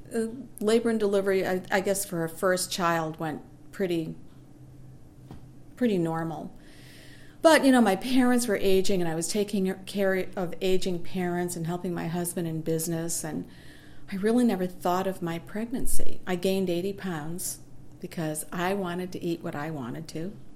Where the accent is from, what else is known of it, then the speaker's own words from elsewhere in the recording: Boston, Massachusetts, United States; moved away as an adult; I was born and raised in Boston, Mass., and I moved here when I was 18 years old. I've lived here for 44 years. I'm 62.